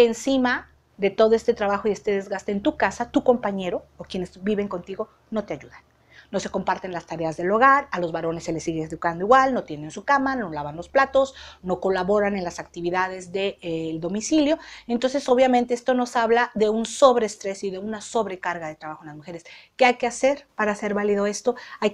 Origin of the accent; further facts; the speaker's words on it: Mexico; un despertar que tenemos que hacer como mexicanos y mexicanas